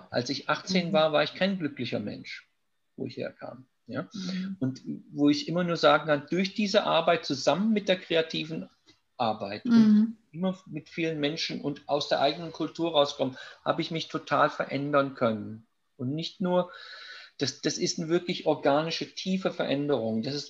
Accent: Germany; moved away as an adult; now in United Kingdom; Und ich meine, ich bin Deutscher, ich lebe seit 1982, nicht immer die ganze Zeit, aber die meiste Zeit in Großbritannien.

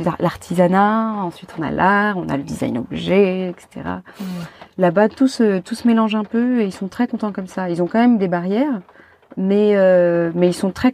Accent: France; Je suis française aussi

